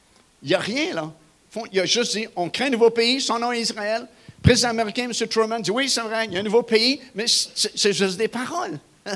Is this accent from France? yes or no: no; Canada; Et on a dit, on vient du Canada. Oh, elle dit, si vous venez du Canada, vous pouvez filmer. Mais on a dit, pourquoi est-ce qu'on peut filmer? Parce qu'on vient du Canada.